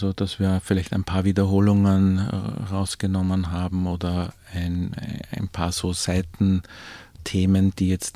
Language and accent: German; Vienna, Austria; als Wiener hat man auch mit diesen Österreich-Beschimpfungen schon seinen Spaß auch gehabt